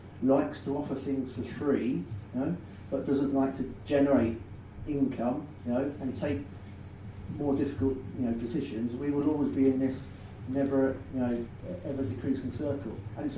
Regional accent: London, United Kingdom; moved away as an adult; now in Wales; as you may detect an accent, I'm a Londoner too, but I actually moved 20 years ago down to Wales

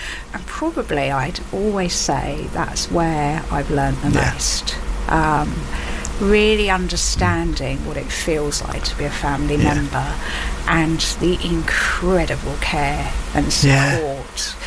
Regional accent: Isle of Wight, South East England, United Kingdom; moved away as an adult; So I grew up on the Isle of Wight and at 18 went off to train to be a physiotherapist.

